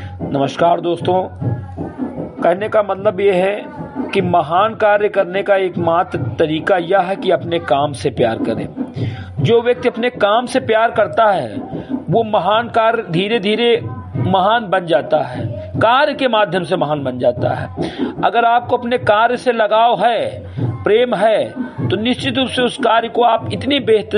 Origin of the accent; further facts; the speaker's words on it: Bahraich, Uttar Pradesh, India; ग्राम सभा से मेरी कटाई विकासखंड मेनपुरवा जनपद बहराइच का मूल निवासी हूं